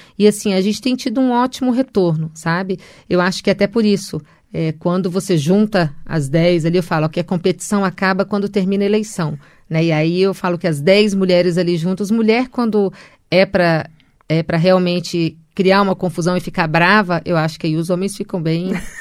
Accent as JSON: {"language": "Portuguese", "country": "Brazil", "said": "É o país que a gente vive, é o país que a gente ama e é o país que a gente quer estar. Então, nós somos brasileiros"}